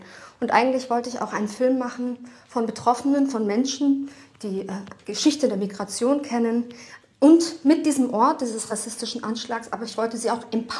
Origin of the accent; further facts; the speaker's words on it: Munich, Bavaria, Germany; Ich bin ja selber aus München. Ein Teil meiner Familie ist sozusagen sogenannte Gastarbeiterinnen aus den 60er Jahren. Mein Großvater ist in den 60ern gekommen.